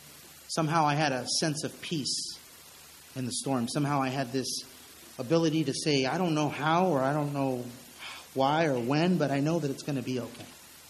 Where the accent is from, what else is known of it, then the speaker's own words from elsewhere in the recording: California, United States; I grew up in Orange County.